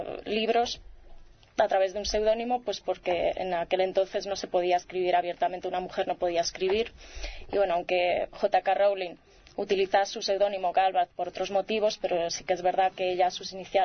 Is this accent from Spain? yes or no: yes; Balearic Islands, Spain; born there; curiosamente yo soy nacida en Mallorca